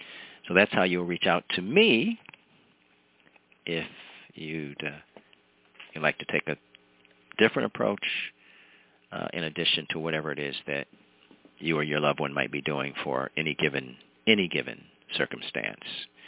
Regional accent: Ohio, United States; coming from Ohio, my home state

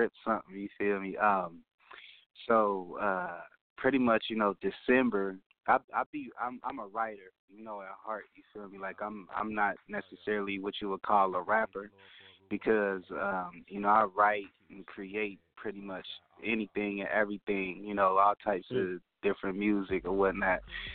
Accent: Cincinnati, Ohio, United States; now in Phoenix, United States; I'm originally from Cincinnati, Ohio. I'm sure you could probably tell that. And then I was pretty much forced to come

